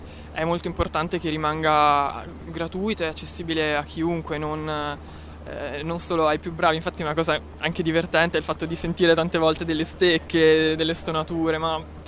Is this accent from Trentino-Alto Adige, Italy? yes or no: yes; Cimego, Trentino-Alto Adige, Italy; racconta del paese di Cimego, che è anche il mio paese natale